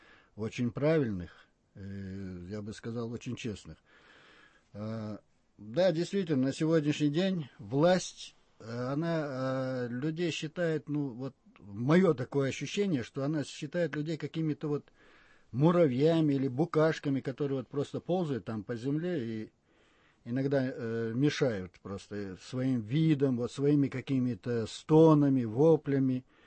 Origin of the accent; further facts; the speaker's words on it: Chechnya, Russia; когда вот я чеченец